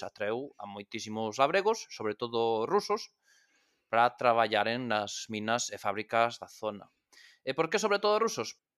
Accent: Vigo, Galicia, Spain; son de Vigo, máis ou menos sei como é a situación lingüística da miña cidade.

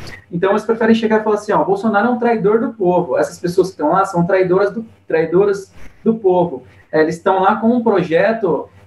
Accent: São Paulo, Brazil; born there; da minha região ali, da região onde eu nasci, ali de Paraguaçu Paulista, uma cidade vizinha.

